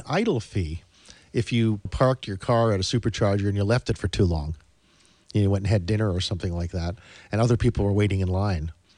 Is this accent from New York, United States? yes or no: yes; New York, United States; Don't get me wrong. I'm from New York.